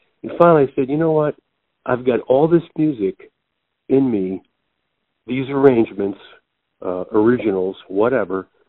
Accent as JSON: {"language": "English", "town": "Tonawanda", "region": "New York", "country": "United States", "tie": "born or raised there", "also_born_or_lived": "Buffalo", "said": "Well, actually, I was born in Buffalo, but I lived in a suburb outside, which is Tonawanda. And, you know, right next to Niagara Falls."}